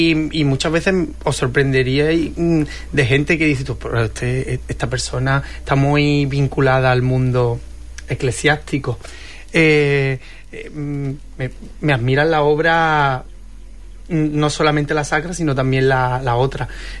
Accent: Huelva, Andalusia, Spain; Huelva, yo para mí es una de las ciudades, para mí es mi tierra prometida.

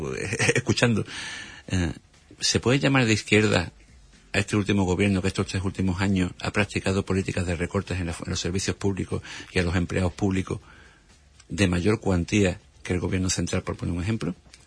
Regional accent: Andalusia, Spain; A mí como andaluz me da auténtica vergüenza

